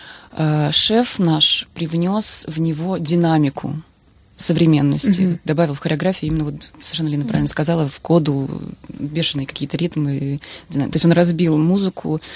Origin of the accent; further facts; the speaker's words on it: Samara, Samara Oblast, Russia; born there; я закончила Пермское училище, оно совсем не рядом с домом, где я родилась, то есть я родилась в Самаре.